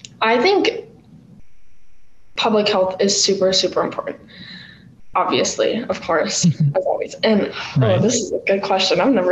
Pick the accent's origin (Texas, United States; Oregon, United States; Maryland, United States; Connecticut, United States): Oregon, United States; Portland; I was born and raised in Portland.